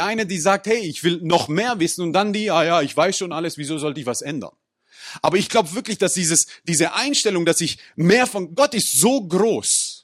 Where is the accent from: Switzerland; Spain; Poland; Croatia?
Croatia; German is a second language; now in Germany; Wie gesagt, ich bin aus Kroatien